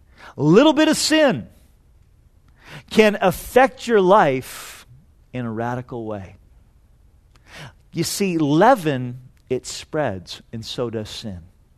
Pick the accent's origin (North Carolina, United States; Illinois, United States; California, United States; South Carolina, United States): California, United States; I grew up in Orange County, so I spent a lot of summers hanging out at the beach down in Newport.